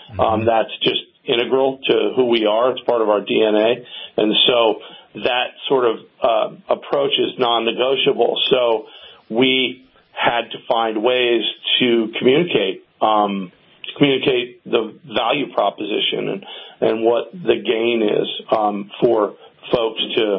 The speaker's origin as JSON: {"language": "English", "region": "Northeast", "country": "United States", "also_born_or_lived": "Santa Cruz, California", "said": "My wife, Carmen, who's my partner in my business, and I, we're both from the Northeast, and we were the only ones on both of our respective families who had who are on the West Coast."}